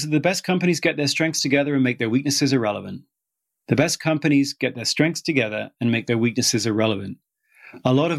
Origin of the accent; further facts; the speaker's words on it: United Kingdom; I'm British. There are no bobcats in Britain.